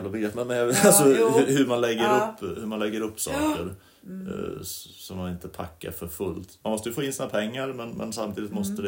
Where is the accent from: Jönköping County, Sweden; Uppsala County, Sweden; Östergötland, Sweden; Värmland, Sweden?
Värmland, Sweden; Hagfors; also born or lived in Karlstad / Dalarna; Jag är född i Hagfors. Eller ja, Karlstad, men vi bodde i Hagfors.